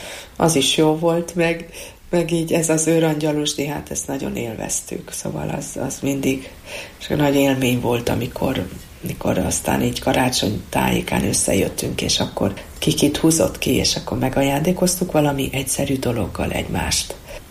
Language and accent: Hungarian; Cluj-Napoca, Cluj County, Romania; mivel Kolozsvárnak 80%-a román ajkú, 20%-a magyar ajkú, román millióben nevelkedtünk.